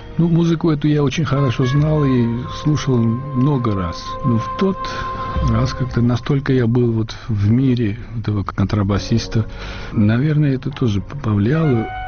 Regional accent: Georgia; now in Germany

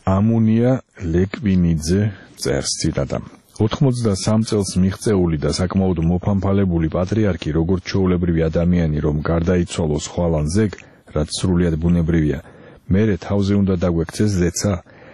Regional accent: Batumi, Adjara, Georgia; მე რახან ბათუმელი ვარ და მენატრება ჩემი ქალაქი

